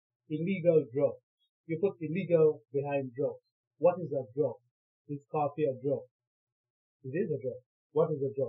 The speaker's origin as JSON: {"language": "English", "country": "Belize", "said": "Since I am from Belize, this is in Latin America"}